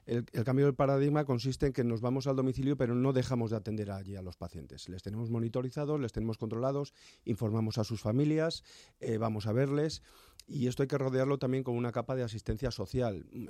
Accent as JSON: {"language": "Spanish", "region": "Castile and León", "country": "Spain", "said": "Yo vengo de León y de Burgos, dos provincias que, bueno, pues al contrario que Madrid, tienen mucha menor población, muy dispersa, y demográficamente las personas son mayores."}